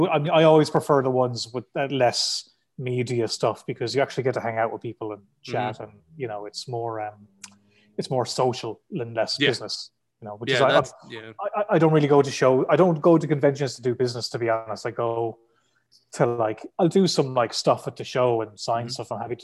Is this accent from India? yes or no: no; Ireland; I was being too Irish and weird about it.